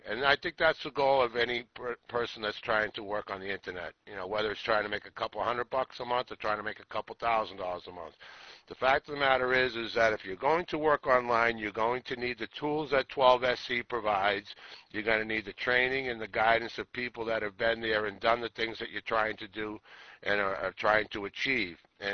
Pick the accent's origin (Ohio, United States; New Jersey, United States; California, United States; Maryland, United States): New Jersey, United States; I'm from New Jersey.